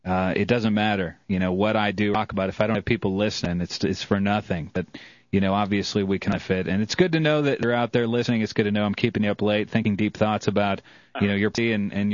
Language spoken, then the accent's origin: English; Georgia, United States; I'm from Georgia, so it's like a family for me as well.